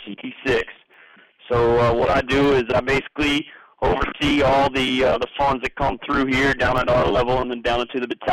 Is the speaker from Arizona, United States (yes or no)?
no; Piedmont, South Carolina, United States; Originally, I'm from Piedmont, South Carolina. It's just below Greenville, South Carolina.